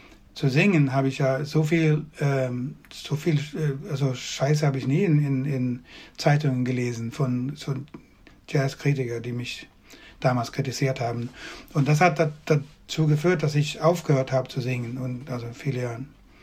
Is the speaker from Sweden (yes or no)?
yes; Sweden; German is a second language; Ich habe Dialekt, also ich habe meinen Dialekt von wo ich geboren bin.